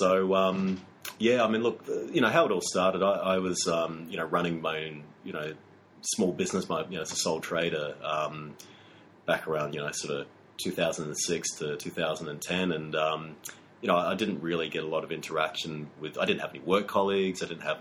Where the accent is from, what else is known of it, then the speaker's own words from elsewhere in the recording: Adelaide, South Australia, Australia; But no, look, I grew up in Adelaide. Don't hold that against me, guys. But I made it out to Victoria